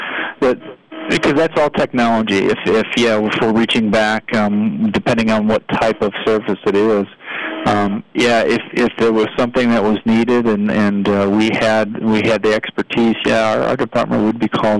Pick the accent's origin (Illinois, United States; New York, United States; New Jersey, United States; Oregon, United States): Illinois, United States; Lansing; also born or lived in Hammond, Indiana; I was born in Hammond, Indiana, and I was raised in Lansing, Illinois. My family is from the south side of Chicago, and so I was born in Indiana, and I was raised in Illinois